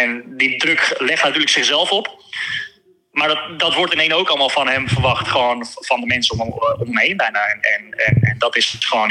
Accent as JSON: {"language": "Dutch", "country": "Netherlands", "said": "Kijkend vanuit Nederland zijn, zeg maar, zijn wij Nederlanders natuurlijk zo erg"}